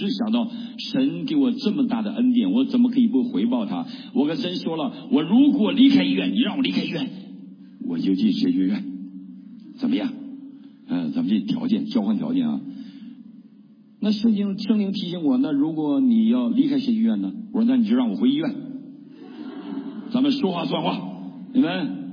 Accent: Northeast China, China; 我是东北人

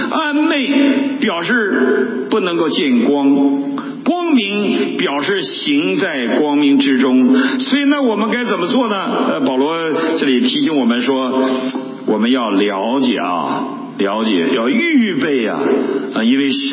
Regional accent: Heilongjiang, China; moved away; 你回到中国，回到我的老家黑龙江省万贵县，可能已经 面目全非

